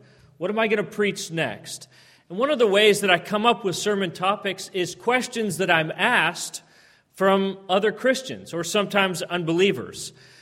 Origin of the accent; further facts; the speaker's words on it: Phoenix, Arizona, United States; I'm from the Phoenix, Arizona area. This is the kind of weather I'm used to.